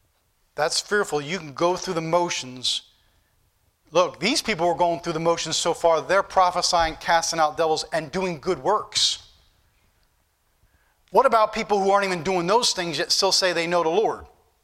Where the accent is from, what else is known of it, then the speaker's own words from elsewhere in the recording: Easton, Pennsylvania, United States; I knew when I grew up in Easton, I remember as a little kid